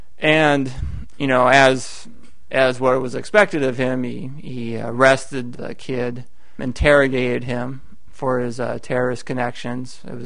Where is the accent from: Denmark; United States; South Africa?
United States; and thank God I'm American. I get to go back to America where things are nice and pleasant.